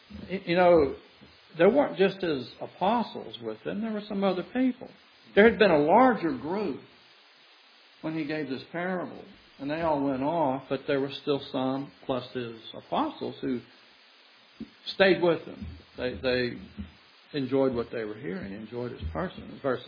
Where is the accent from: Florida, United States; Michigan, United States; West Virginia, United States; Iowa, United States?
West Virginia, United States; And this lady, who was from my hometown in West Virginia, actually, asked the question, where'd that cake come from?